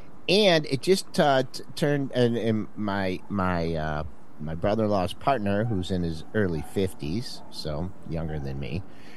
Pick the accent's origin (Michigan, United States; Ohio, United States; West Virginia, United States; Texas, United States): Michigan, United States; Monroe; He's from my hometown of Monroe, Michigan. Okay? Believe it or not, the small little town.